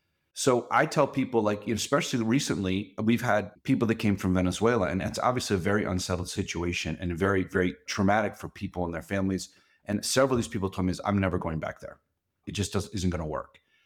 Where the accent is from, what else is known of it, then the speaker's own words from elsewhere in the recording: New England, United States; Like, I grew up in New England and I went to school. I went to college in Jersey.